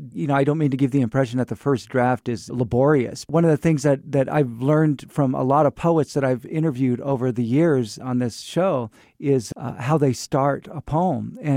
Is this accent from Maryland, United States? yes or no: no; Fresno, California, United States; also born or lived in Livermore; I transferred from a high school in Livermore back to Fresno, which was my hometown, but I hadn't lived there in years.